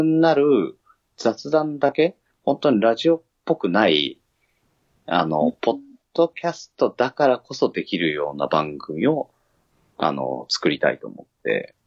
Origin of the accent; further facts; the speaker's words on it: Kitakyushu, Fukuoka, Japan; 私も北九州なんです。